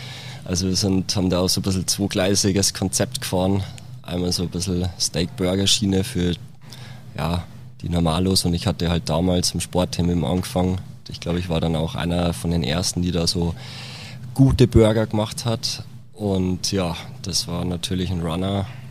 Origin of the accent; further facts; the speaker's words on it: Schrobenhausen, Bavaria, Germany; mein Traum war tatsächlich ein kleines Restaurant in meiner Heimatstadt Schrobenhausen.